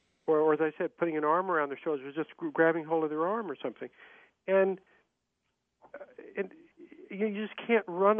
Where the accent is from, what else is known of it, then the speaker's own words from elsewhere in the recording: the South, United States; I grew up in the South, so I'd while away the summer hours fishing.